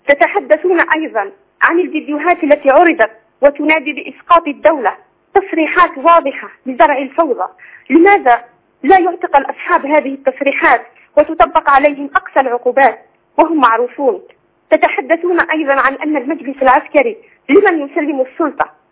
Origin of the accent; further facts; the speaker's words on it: Algeria; كما حدث عندنا في الجزائر سنوات الإرهاب المفتعل